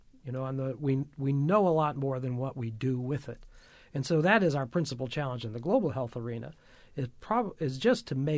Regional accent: Michigan, United States; In my home state's Michigan, so I'll start with that.

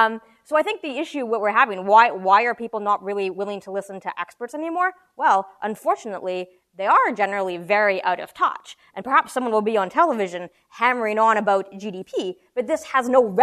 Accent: Canada; I'm from Canada myself

